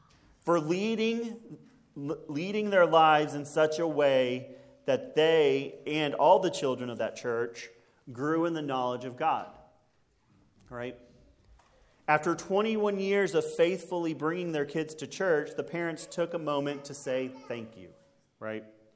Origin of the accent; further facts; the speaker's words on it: Scurry, Texas, United States; without my church family that I grew up with back in Scurry, Texas.